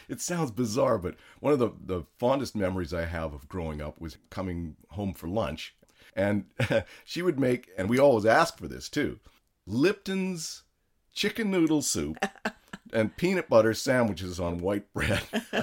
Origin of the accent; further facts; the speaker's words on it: Canada; born there; Well, I was born in Canada